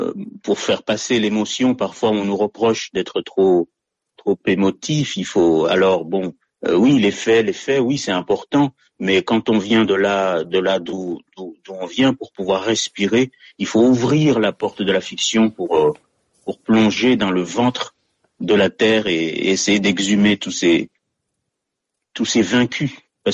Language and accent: French; Mayotte, France; first language Malagasy (Kibushi); French is a second language; né à Mayotte, je suis né dans un village malgachophone, donc ma première langue, l'une des premières langues, c'est le malgache, c'est le sakalav, c'est le kibouch, qu'on appelle le kibouch localement.